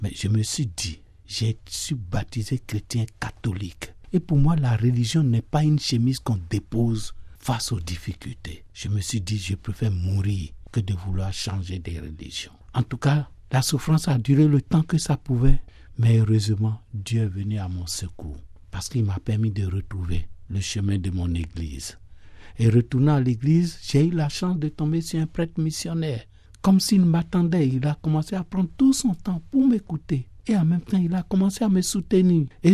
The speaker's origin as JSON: {"language": "French", "country": "Benin", "also_born_or_lived": "Côte d'Ivoire", "moved": "as an adult", "said": "je suis originaire du Bénin et en 71, je suis parti en Côte d'Ivoire pour commencer mon travail de réparateur de pneus"}